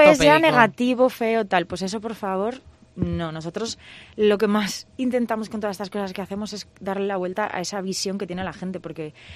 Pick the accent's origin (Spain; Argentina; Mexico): Spain; Pyrenees; somos de aquí, del Pirineo